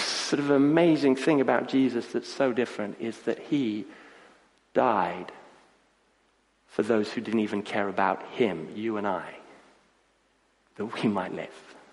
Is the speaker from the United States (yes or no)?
no; Kenya; I grew up in Kenya